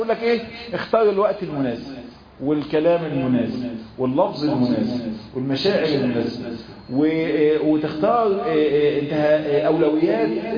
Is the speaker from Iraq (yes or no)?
no; Egypt